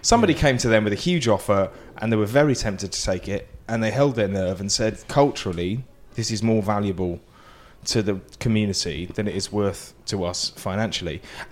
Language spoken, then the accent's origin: English; Tunbridge Wells, South East England, United Kingdom; now in Manchester, United Kingdom; I grew up in Tunbridge Wells in Kent before I moved to Manchester.